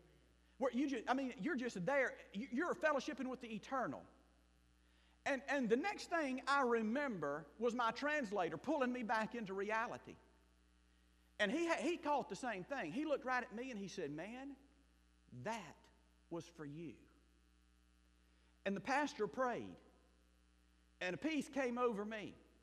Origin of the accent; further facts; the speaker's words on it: Mississippi, United States; Listen, I'm an old country boy from South Mississippi, raised on John Deere tractors and Red Man tobacco.